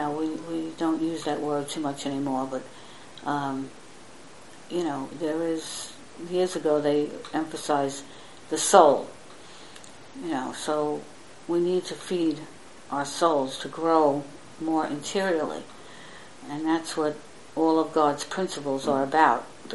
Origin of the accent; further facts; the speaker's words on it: New York, United States; And then the Lord led me back to New York City, where I grew up on Staten Island